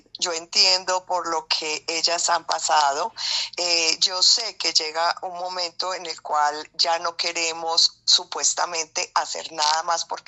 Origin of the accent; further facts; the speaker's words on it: Armenia, Quindío, Colombia; born there; llegué al departamento del Quindío y a la ciudad de Armenia. Yo soy nacida aquí y quería retribuirle a mi ciudad